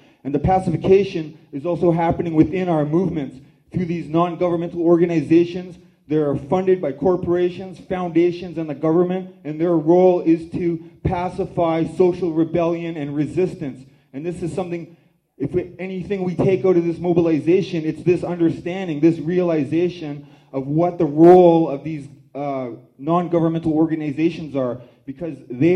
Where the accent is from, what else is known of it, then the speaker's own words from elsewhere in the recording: British Columbia, Canada; my people's territory is on the northwest coast of so-called British Columbia, which translates into a British colony.